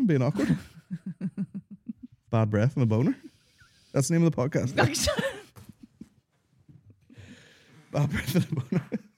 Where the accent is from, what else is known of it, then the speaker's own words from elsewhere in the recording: New York City, New York, United States; I am a New Yorker.